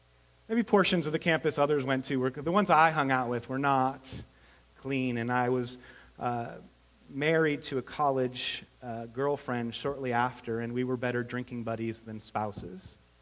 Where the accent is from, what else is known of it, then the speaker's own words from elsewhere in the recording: East Coast, United States; I grew up on the East Coast in a family that sort of disavowed Catholicism when my parents went off to college.